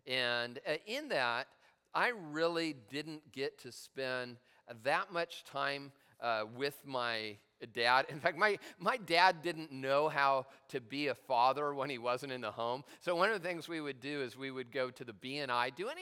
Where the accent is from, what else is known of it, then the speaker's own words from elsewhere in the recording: United States; accent: southern; My dad moved to New Orleans, Louisiana. And so I lived in New Orleans, as you can obviously tell by my southern accent.